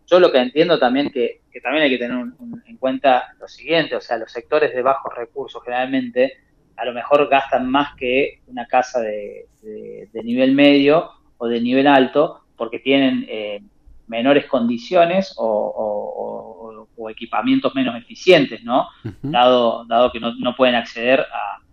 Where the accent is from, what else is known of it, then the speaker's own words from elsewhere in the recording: Río Cuarto, Córdoba, Argentina; now in Buenos Aires, Argentina; Yo conozco la realidad de Córdoba, pues soy de Río Cuarto, Córdoba, y conozco la realidad de Buenos Aires, porque me toca vivir acá actualmente.